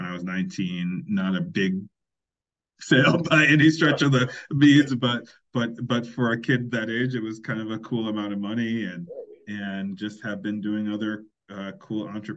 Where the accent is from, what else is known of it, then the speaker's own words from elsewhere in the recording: Monrovia, Montserrado, Liberia; born there; I was born in Monrovia, Liberia in 1979, so right before the coup in 1980 in Liberia, but after the Rice Riot.